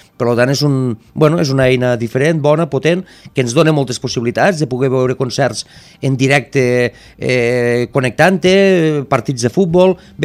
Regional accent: Arnes, Catalonia, Spain; now in Tortosa, Spain; jo estic a Tortosa i veig el bando que estan passant del meu poble

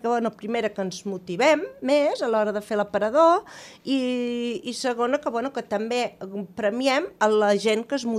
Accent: Catalonia, Spain; Som molt catalans nosaltres

